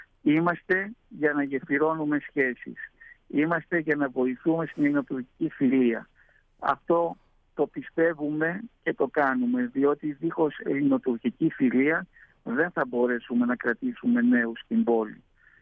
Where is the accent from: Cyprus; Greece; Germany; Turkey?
Turkey; Kuzguncuk, Istanbul; Είμαι κουσκουντζουκιανός, γεννήθηκα στο Βόσπορο, στο Κουσκουντζούκι, στην κοινότητα του Αγίου Παντελεήμονος. Πήγα στο δημοτικό σχολείο του Τσενγκέρκιο